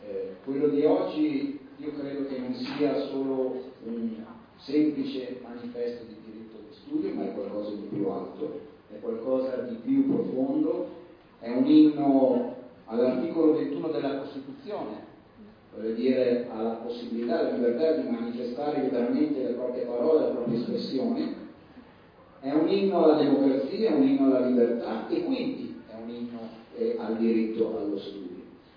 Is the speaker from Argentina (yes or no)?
no; Mantua, Lombardy, Italy; io vengo da Mantova, quindi è un modo di dire delle mie parti